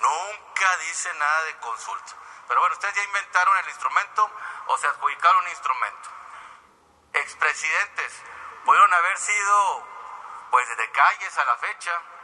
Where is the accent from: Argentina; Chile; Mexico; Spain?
Mexico